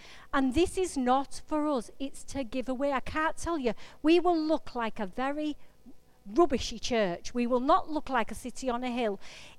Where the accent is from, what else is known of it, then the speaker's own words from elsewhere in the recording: England, United Kingdom; we're reserved anyway, because we're English, and it's a horrible thing anyway, because we have this reservedness.